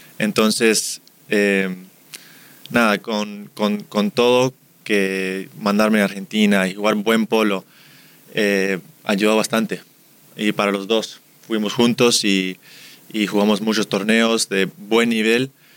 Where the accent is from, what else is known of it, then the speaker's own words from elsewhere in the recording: United States; Nosotros somos de Estados Unidos.